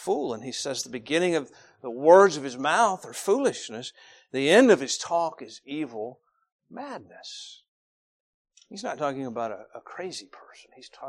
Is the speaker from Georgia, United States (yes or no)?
yes; Georgia, United States; Now, I'm from Cobb County. It's sometimes called Snob County. But I grew up in a different county going to the Golden Corral